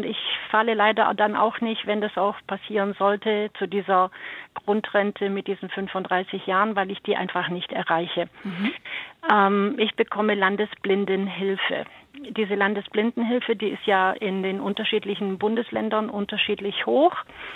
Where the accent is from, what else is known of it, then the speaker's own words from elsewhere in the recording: Baden-Württemberg, Germany; ich komme aus Baden-Württemberg